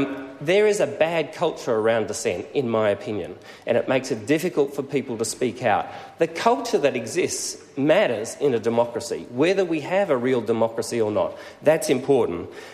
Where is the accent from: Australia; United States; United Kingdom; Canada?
Australia; Queensland; I use this quote to tell a little bit about my story about Queensland and the growing up in Queensland